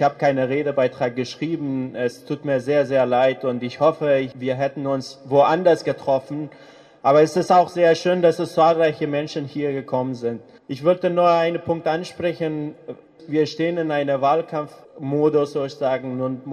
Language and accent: German; Afghanistan; ich komme selber aus Afghanistan